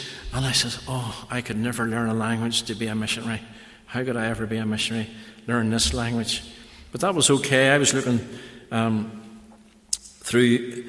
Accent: Northern Ireland, United Kingdom; because I was from Ireland, they call me, the Americans like to make jokes of Irish people. But I says, I'm not Irish, I'm an Ulster man.

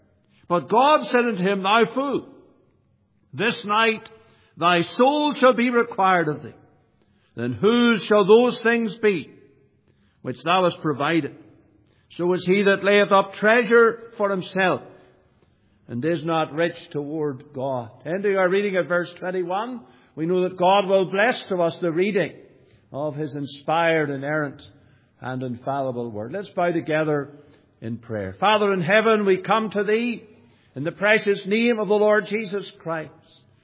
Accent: Newtownbutler, Northern Ireland, United Kingdom; And this is my home county, County Fermanagh. I was born in Newton Butler, just outside Newton Butler. I spent the first 9 years of my life

